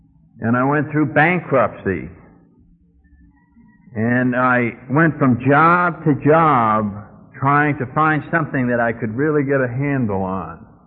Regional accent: New England, United States; I come from New England. I was brought up a Catholic

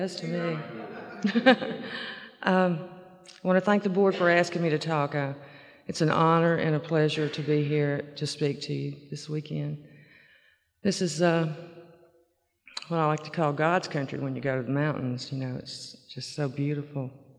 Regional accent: Memphis, Tennessee, United States; I was born in Memphis and raised there. I'm from a small family. I have one older brother.

